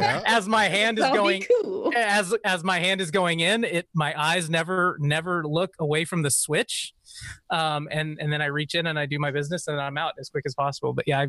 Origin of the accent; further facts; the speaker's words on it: Kansas, United States; growing up in Kansas, you don't really get to the benefit of just having that fear